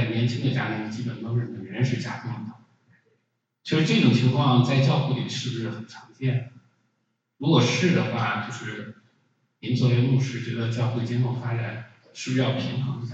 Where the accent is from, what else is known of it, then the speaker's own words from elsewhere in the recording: China; 我是来自中国大陆的